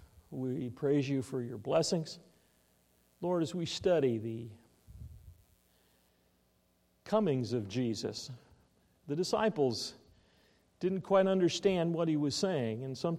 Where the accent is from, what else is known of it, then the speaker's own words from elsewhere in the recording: Spokane, Washington, United States; I grew up in Spokane, and we get snow and we get lightning in the summer, but never snow and lightning at the same time.